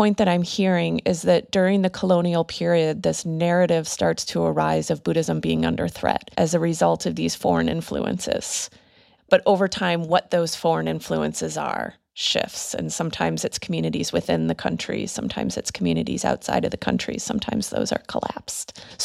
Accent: United States; It, as an American, thinking about how sometimes the politics of Christian vulnerability here

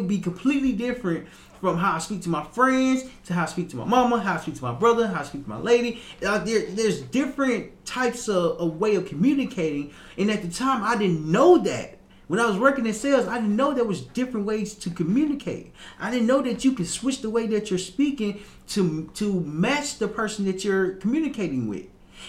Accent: Little Rock, Arkansas, United States; accent: southern; We see, I'm from Little Rock, Arkansas. My whole life, I've been in the South.

